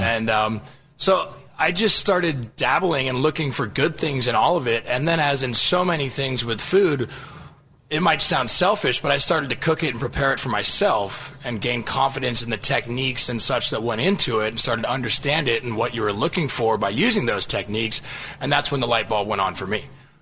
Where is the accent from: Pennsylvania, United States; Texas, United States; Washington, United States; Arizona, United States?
Washington, United States; Seattle; So I grew up here in the Seattle area, and there's quite a strong Latvian community here in the Seattle area.